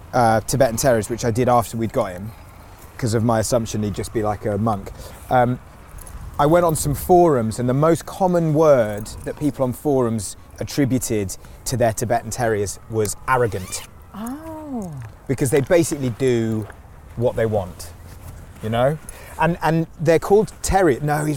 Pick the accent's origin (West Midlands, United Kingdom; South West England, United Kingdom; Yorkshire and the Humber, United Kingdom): Yorkshire and the Humber, United Kingdom; Tadcaster; also born or lived in London; I was born in London back in the mists of time in the mid-80s. And then we moved up to Yorkshire in, like, 1989, 1990.